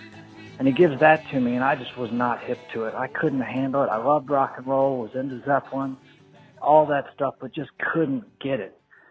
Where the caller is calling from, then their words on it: Nashville, Tennessee, United States; I'm calling from Nashville.